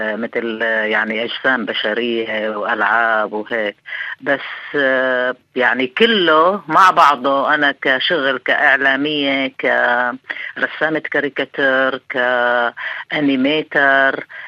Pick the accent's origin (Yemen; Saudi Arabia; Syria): Syria; moved away as an adult; now in London, United Kingdom; اللي كبرت وتعديت فترة المراهقة، وكنت دائما يعني كل ما بشوف لعبة بجيبها بخيطها بعملها بساوي أشياء منها، طلعت من سوريا وإجيت على لندن